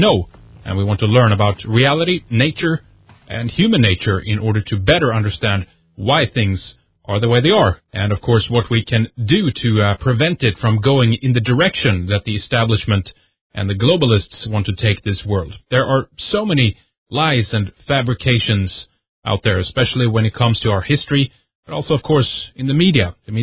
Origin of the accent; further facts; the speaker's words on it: Sweden; English is a second language; I'm from Sweden.